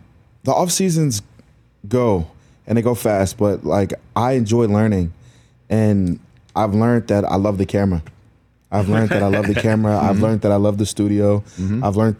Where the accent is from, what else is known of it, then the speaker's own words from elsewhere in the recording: Rahway, New Jersey, United States; You know, like, I'm from Rahway, so, like, you know, I'm a funny guy.